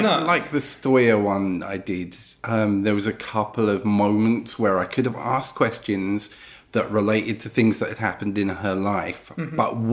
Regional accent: United Kingdom; Being British as well.

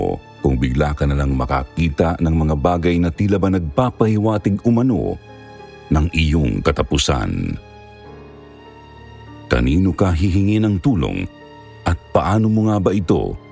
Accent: Calabarzon, Philippines; Umuwi ako noon sa probinsya namin sa Quezon Province

